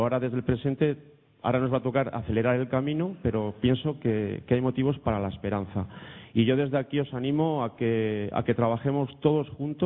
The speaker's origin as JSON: {"language": "Spanish", "town": "León", "region": "Castile and León", "country": "Spain", "said": "soy de León, amo esta tierra. Muchos años de mi vida los he vivido aquí en El Bierzo"}